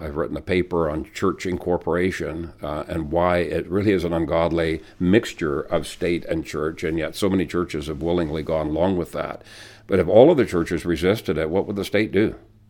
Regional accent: Ethiopia; Where I grew up in Ethiopia, you could get in deep trouble

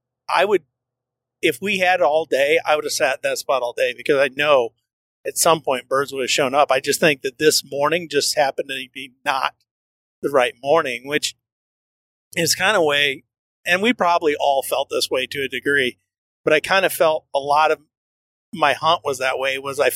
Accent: Indiana, United States; I'm from Indiana, you know, our hunting's okay.

